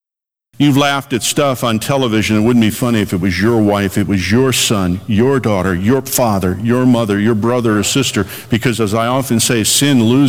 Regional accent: Chicago, Illinois, United States; the water's over my head, growing up in the Chicago area.

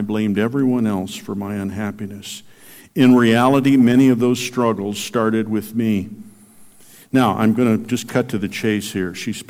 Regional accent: Grand Rapids, Michigan, United States; moved away as an adult; now in Dallas, United States; I moved from my hometown of Grand Rapids, Michigan, to Dallas, following after a man I liked.

